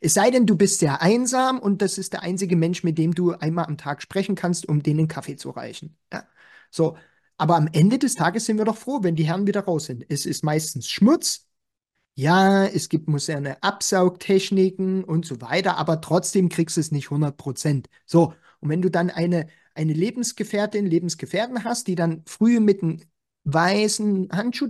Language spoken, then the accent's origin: German; East Germany, Germany; der Steven ist aus dem Osten, ich bin aus dem Osten